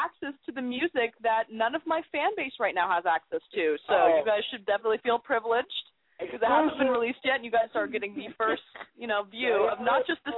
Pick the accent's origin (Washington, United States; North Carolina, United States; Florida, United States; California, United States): California, United States; San Francisco; born there; also born or lived in Alaska; Yeah. I was born in San Francisco. I don't remember it. I moved shortly after to Alaska. Stayed there for a hot minute.